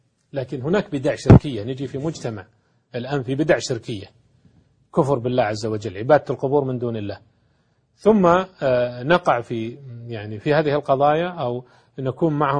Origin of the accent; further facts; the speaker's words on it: Saudi Arabia; والحمد لله هذه من خصائص الجميلة في بلادنا المملكة العربية السعودية بحمد الله